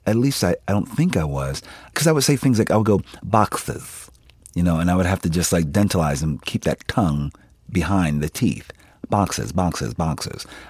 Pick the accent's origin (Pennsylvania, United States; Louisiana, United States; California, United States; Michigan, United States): Pennsylvania, United States; Philadelphia; I'm from Philadelphia. We don't sound like that.